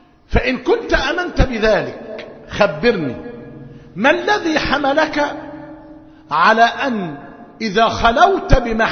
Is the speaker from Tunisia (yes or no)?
no; Egypt; ونحن في موسم في قريتنا وفي قرى مصر موسم حصاد القمح